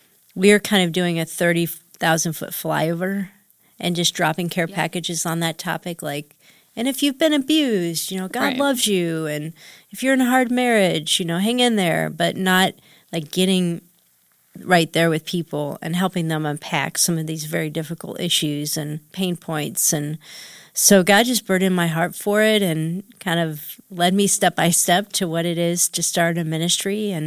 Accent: Akron, Ohio, United States; I live right down the street from you guys, so sort of-ish. I'm from Akron.

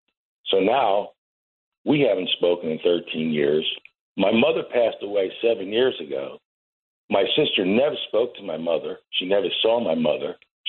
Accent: Brooklyn, New York, United States; I mean, I'm from Brooklyn, she's from Brooklyn. We moved down here. I moved down here many decades ago

